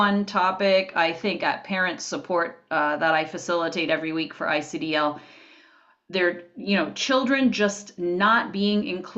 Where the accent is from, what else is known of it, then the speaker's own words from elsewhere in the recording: Canada; Now, I am Canadian, but many of the people that view this are in the United States.